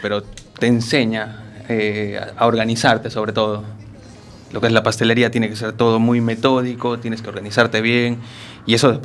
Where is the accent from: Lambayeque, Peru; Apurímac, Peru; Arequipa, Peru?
Arequipa, Peru; Yo soy de Perú, de una ciudad al sur llamada Arequipa.